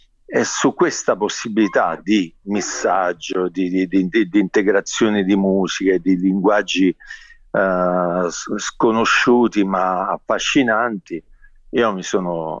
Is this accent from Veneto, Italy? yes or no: no; Gaeta, Lazio, Italy; io sono della provincia di Latina, esattamente di Gaeta